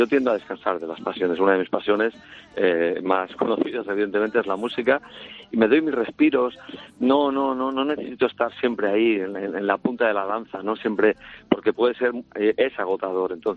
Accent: Spain; Soy un español medio, digamos.

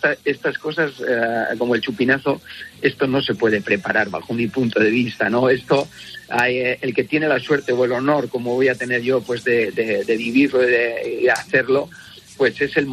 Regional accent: Pamplona, Navarre, Spain; es un honor como navarro como pamplonés

